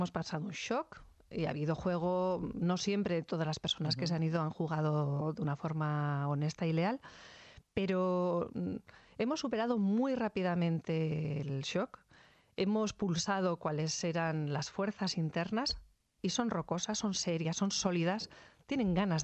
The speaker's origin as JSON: {"language": "Spanish", "country": "Spain", "said": "preservando lo que somos desde el punto de vista simbólico como ciudadanos españoles, que no tenemos vergüenza de serlo"}